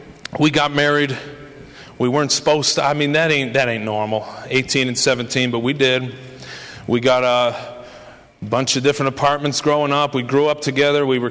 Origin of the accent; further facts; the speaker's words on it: Scranton, Pennsylvania, United States; also born or lived in Wilkes-Barre / Duryea; I was born in Scranton. Listen to me. I was born in Scranton. I was born again in Scranton. I was trained in Scranton, and I was ordained in Scranton. I've been here my whole life.